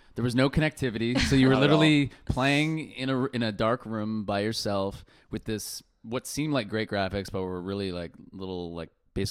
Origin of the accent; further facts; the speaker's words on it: Canada; I'm Canadian